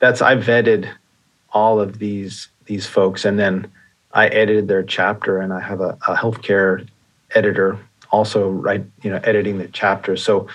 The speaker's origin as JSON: {"language": "English", "region": "New York", "country": "United States", "tie": "born or raised there", "said": "well, I grew up in New York and there was a furniture store, Sims"}